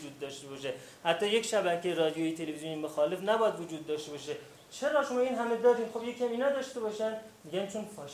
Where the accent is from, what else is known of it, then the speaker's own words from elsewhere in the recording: Iran; چون ما ایرانی هستیم، مسئله برای ما ارزش شخصی داره، ارزش ناموسی داره.